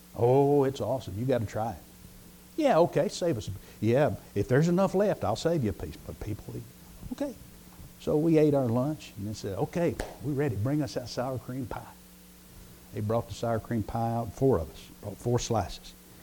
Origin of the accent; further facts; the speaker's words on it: the South, United States; I know I'm from the South and this is Montana